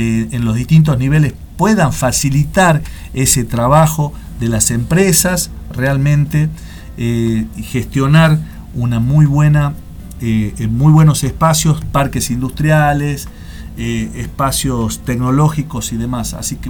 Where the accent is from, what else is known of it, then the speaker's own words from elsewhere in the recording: Jujuy, Argentina; tiene relación con el éxodo jujeño, que fuimos los jujeños, ¿no?